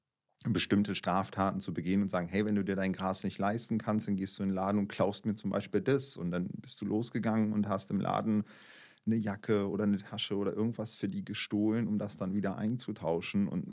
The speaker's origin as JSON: {"language": "German", "region": "Bremen", "country": "Germany", "tie": "born or raised there", "said": "Also ich bin aufgewachsen in Bremen, das war halt ein ganz anderes Pflaster."}